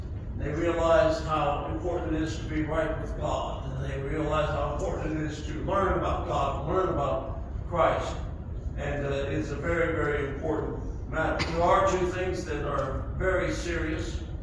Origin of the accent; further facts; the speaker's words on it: Connecticut, United States; Where I grew up in Connecticut